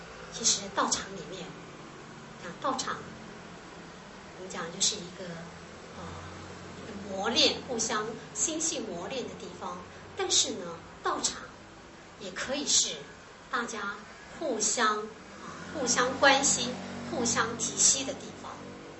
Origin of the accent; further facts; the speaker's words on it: Tainan, Taiwan; 因为我觉得我们台南人有最最淳朴，而且呢最最善良，同时呢也因为台南的文化台南是一个文化之城